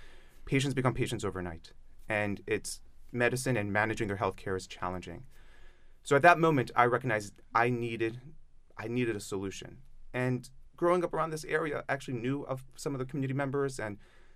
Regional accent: Maryland, United States; I grew up in the Greektown, Hollandtown area.

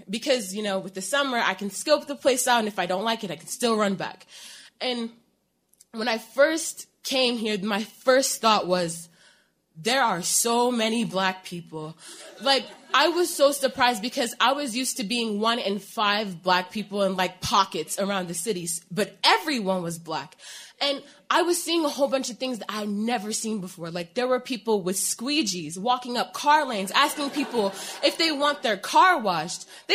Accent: Columbus, Ohio, United States; because I'm not from here, I'm from Ohio.

